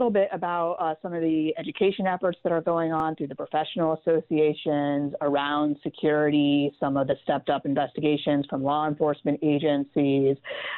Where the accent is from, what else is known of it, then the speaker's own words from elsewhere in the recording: the South, United States; I grew up in the South, where people also tell themselves they're nice.